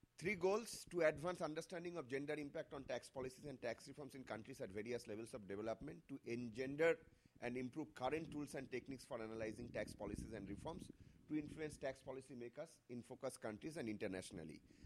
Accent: India; And I am from India, and there are five other countries.

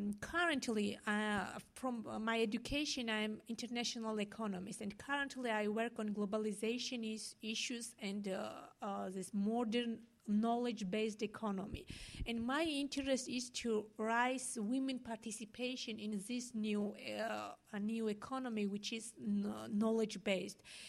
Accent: Georgia; from Georgia, as you know already.

